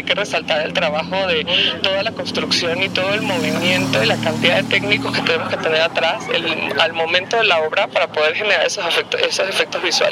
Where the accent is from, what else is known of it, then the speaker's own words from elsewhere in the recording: Venezuela; yo soy venezolana, pero me siento mexicana.